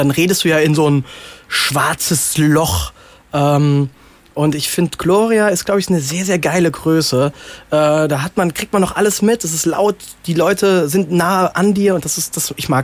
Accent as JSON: {"language": "German", "region": "Rhineland-Palatinate", "country": "Germany", "said": "ich komme aus der Pfalz. Die Pfalz ist bekannt für einen guten Riesling"}